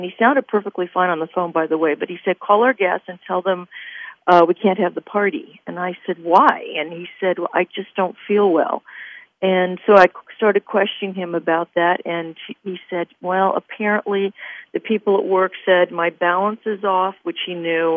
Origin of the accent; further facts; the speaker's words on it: California, United States; actually, I am out of town from California right now at a writer's workshop in upstate Washington State, but I am from California.